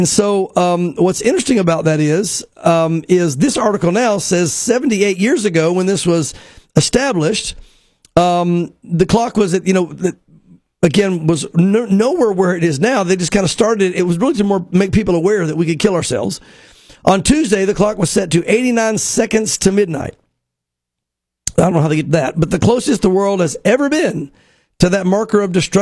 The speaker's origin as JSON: {"language": "English", "town": "Muleshoe", "region": "Texas", "country": "United States"}